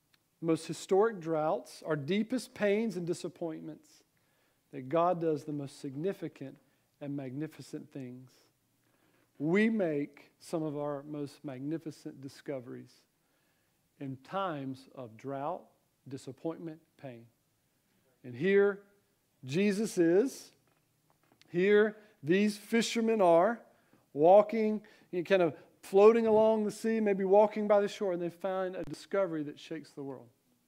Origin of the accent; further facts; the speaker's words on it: the South, United States; accent: Southern; I'm sure that's perfectly pronounced in my southern accent